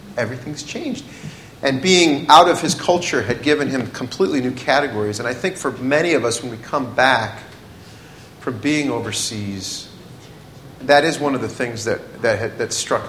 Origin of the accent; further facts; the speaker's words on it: United States; I hate to say this to you Americans, but I'm an American.